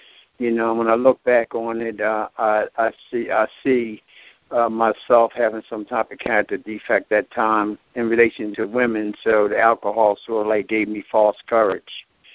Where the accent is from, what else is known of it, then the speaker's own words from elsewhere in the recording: Philadelphia, Pennsylvania, United States; I'm from West Philadelphia. You know, I was blessed to be raised in a nuclear family that had both a mother and a father.